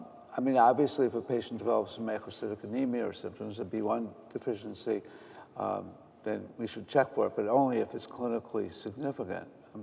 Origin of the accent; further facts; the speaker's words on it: Detroit, Michigan, United States; The only supplement I take is vitamin D because I'm from Detroit.